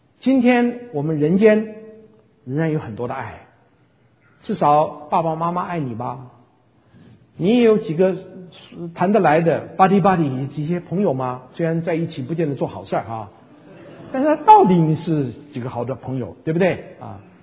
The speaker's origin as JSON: {"language": "Chinese", "country": "China", "said": "其实当圣经传到我们中国的时候，我们中国要把这个，我们翻译圣经人要把这个字眼翻成一个我们中国人能知道的这个了解的字眼"}